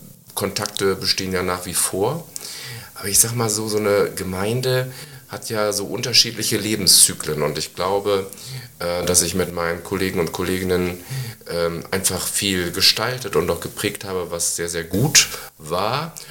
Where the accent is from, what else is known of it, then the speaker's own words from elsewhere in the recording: Moers, North Rhine-Westphalia, Germany; born there; Ich komme ja gebürtig aus Mörs und habe also schon auch Wurzeln so am Niederrhein, linker Niederrhein zwar.